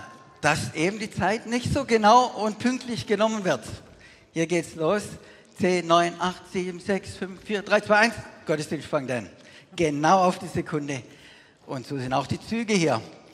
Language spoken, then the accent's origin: German; Germany; wie ich als Deutscher hier aufgewachsen bin.